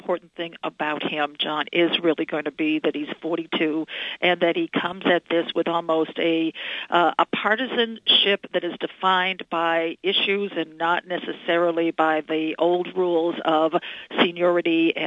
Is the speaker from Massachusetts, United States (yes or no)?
yes; Massachusetts, United States; having been a liberal Republican governor of Massachusetts, my home state